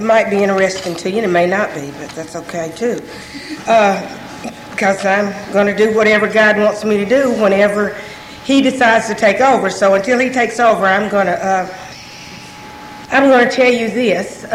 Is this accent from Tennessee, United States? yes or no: yes; Morristown, Tennessee, United States; I'm from Morristown, Tennessee.